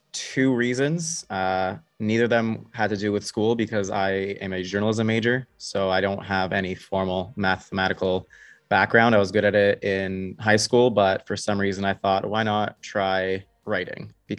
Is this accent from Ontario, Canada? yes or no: yes; Toronto, Ontario, Canada; And I am from Toronto, so I'm a Leafs fan.